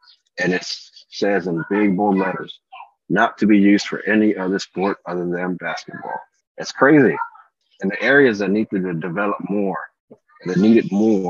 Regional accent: Mexico City, Mexico; I'm from Mexico City, but my family, my grandfather, they grew up in a smaller town

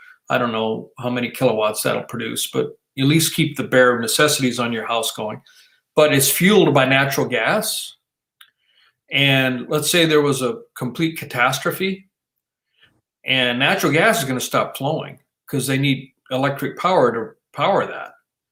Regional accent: South Dakota, United States; I mean, yes, I was born and raised in South Dakota, but I don't like that cold weather.

